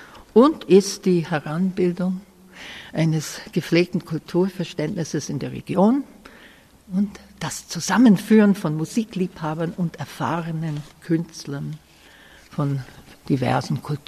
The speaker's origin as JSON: {"language": "German", "region": "Washington", "country": "United States", "second_language": "German", "lives_now": "Lilienfeld, Austria", "said": "Ich stamme aus Washington, also bei dem Pazifischen Meer, ne? Also nicht Washington D.C."}